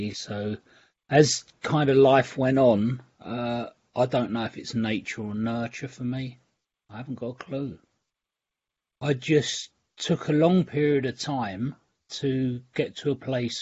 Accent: London, United Kingdom; Came from central London. I grew up in Clerkenwell in the city of London.

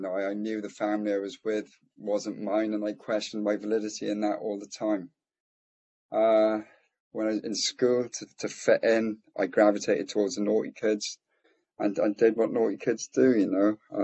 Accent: Swansea, Wales, United Kingdom; I'm from Wales in Britain, if you know where that is. It's a beautiful part of the UK. I live on the coast.

